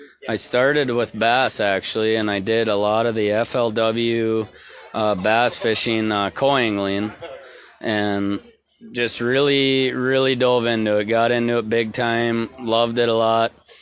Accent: Bemidji, Minnesota, United States; I am born and raised.

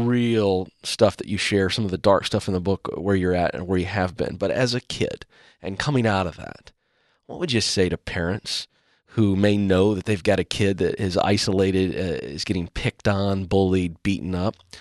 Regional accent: Virginia, United States; I grew up on the Chesapeake Bay in Virginia, coastal area.

